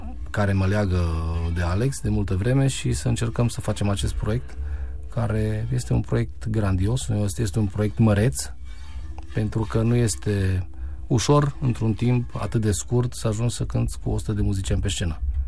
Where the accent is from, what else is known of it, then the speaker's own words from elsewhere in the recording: Baia Mare, Maramureș County, Romania; also born or lived in Cluj; Pe vremea aceea eram în Cluj. Eu de origine sunt din Baia Mare și am ales Clujul pentru că era o distanță mult mai mică